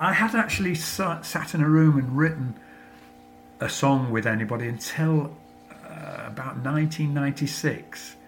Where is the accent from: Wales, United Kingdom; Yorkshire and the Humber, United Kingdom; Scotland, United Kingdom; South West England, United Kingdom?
Yorkshire and the Humber, United Kingdom; Hull; But I was from Hull, so I wasn't seen as a threat